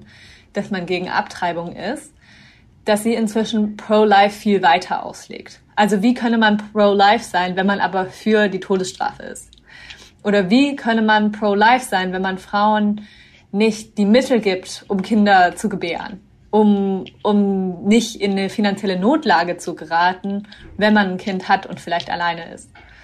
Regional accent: United States; Aber ich bin Amerikanerin. Ich bin Deutsch-Amerikanerin.

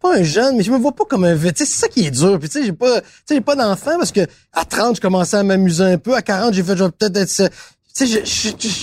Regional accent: Quebec City, Quebec, Canada; Montréal me faisait peur. Tu sais, Québec. Moi, j'étais de Québec, hein.

